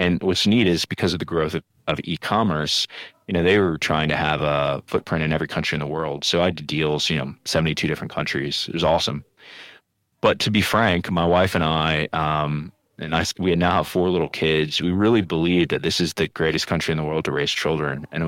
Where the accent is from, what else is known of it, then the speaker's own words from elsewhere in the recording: United States; My wife and I grew up in the States.